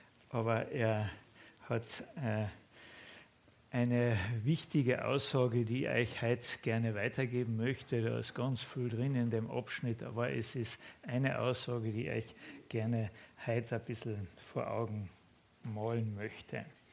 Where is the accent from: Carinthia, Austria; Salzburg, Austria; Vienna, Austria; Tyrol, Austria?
Carinthia, Austria; Köstenberg; Ich bringe euch ganz liebe Grüße mit aus Köstenberg. Das ist meine Heimatgemeinde, dort wo der Helmut Singer herkommt.